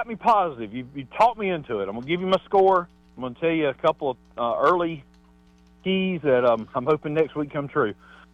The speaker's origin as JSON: {"language": "English", "town": "Royston", "region": "Georgia", "country": "United States", "tie": "born or raised there", "said": "First of all, being from Franklin County originally, growing up in Royston, and my dad on the weekends would take me to Harbin Lumber."}